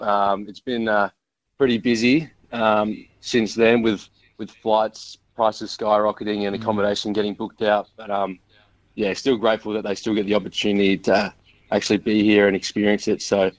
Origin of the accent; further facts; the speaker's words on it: Scott Creek, South Australia, Australia; also born or lived in Bridgewater; I've been all around the Adelaide Hills, so I grew up in Scott Creek and Bridgewater as well. Lived in Harndorf for a bit.